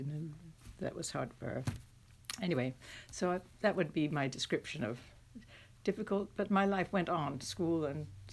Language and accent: English; London, United Kingdom; born there; I was born in London, England, right before the war. That's the Second World War. Not the First World War. Christened in a little Presbyterian church